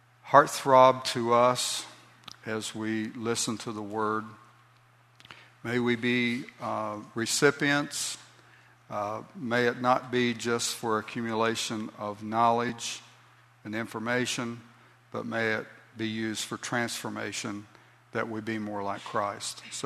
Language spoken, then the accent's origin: English; Wichita Falls, Texas, United States; born there; I was born on December the 17th, 1953, at Wichita Falls, Texas, at Shepherd Air Force Base.